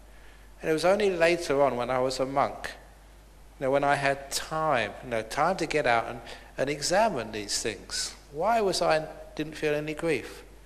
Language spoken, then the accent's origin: English; London, United Kingdom; I grew up in London